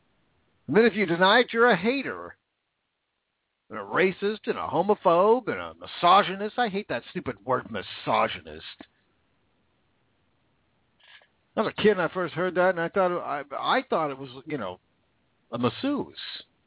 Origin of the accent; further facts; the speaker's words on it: Vancouver, Washington, United States; Now, I grew up in Vancouver, Washington. It wasn't that far from Multnomah Falls in Oregon.